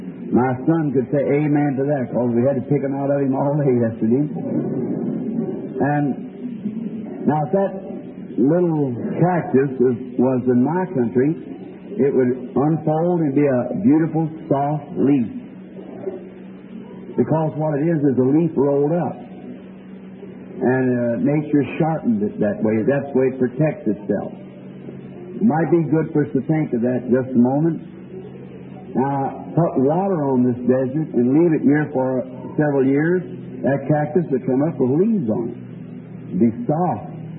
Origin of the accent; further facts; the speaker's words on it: Ireland; and I was there as an Irishman.